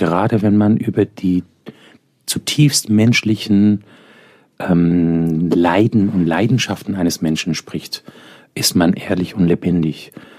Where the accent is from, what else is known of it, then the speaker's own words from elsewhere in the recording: Iran; now in Germany; Ich bin ja aus dem Iran geflüchtet nach einer Revolution.